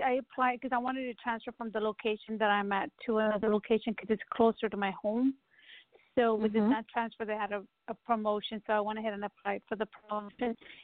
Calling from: Texas, United States; I'm calling from Texas.

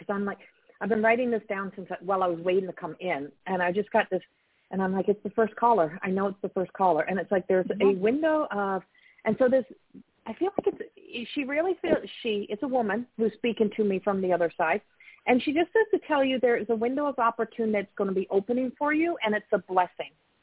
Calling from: Colorado, United States; calling from Colorado.

